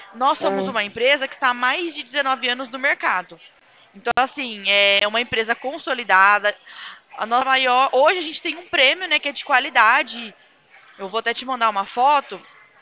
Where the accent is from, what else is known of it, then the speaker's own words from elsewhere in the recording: São Paulo, Brazil; meu DDD é 19, eu sou aqui do interior de São Paulo.